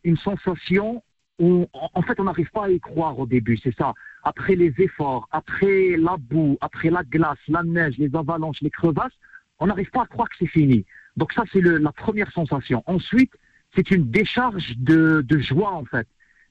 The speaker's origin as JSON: {"language": "French", "town": "Algiers", "region": "Algiers Province", "country": "Algeria", "said": "sachant qu'on vient d'un quartier d'Alger."}